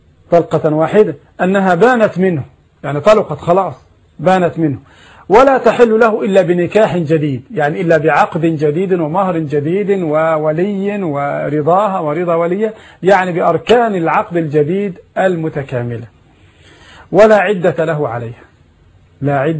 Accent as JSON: {"language": "Arabic", "country": "Egypt", "said": "لأن عندنا في مصر يكتبون أثاث البيت باسم الزوجة في القائمة"}